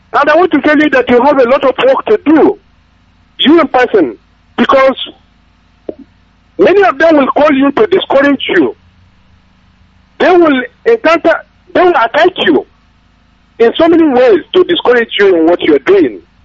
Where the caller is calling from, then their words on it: Mpo, Anambra, Nigeria; I am calling from Anambra State, Mpo, precisely.